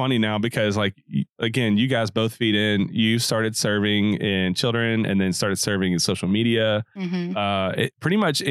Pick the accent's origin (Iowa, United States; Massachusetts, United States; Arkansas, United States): Arkansas, United States; we switched going to church on Sundays to just watching NASCAR, which, because we grew up in Arkansas, that's what you do with your free time.